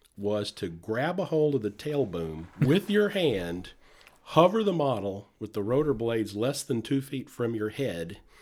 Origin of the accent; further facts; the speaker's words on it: Baton Rouge, Louisiana, United States; I'm originally from Baton Rouge.